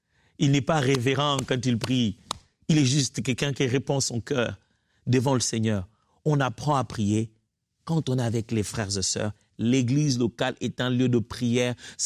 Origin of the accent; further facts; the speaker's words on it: Kinshasa, DR Congo; C'est un pasteur chez nous à Kinshasa.